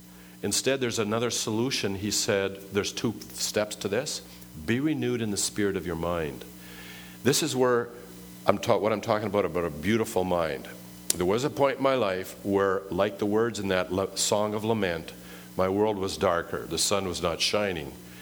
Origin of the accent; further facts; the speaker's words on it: Manitoba, Canada; Not that that's a bad place, mind you. I'm from Manitoba, and I like Winnipeg.